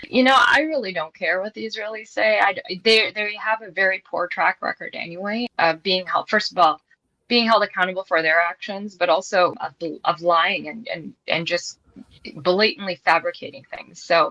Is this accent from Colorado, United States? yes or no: no; Chicago, Illinois, United States; Now, I'm born and raised in Chicago. Like I said, I trained in Chicago. I lived in Chicago and I worked as an attending there.